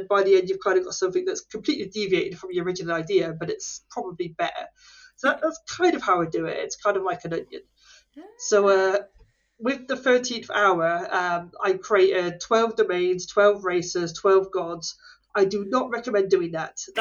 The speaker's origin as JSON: {"language": "English", "country": "United Kingdom", "said": "I'm a British author of the Gaslamp fantasy series, The Cruel Gods."}